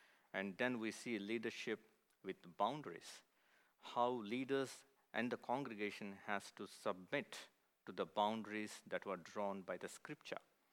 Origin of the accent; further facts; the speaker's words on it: India; I was born and brought up in India